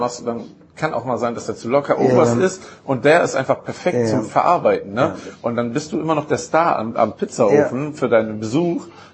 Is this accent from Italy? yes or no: yes; Italy; Und das war als Italiener ziemlich gut, ne?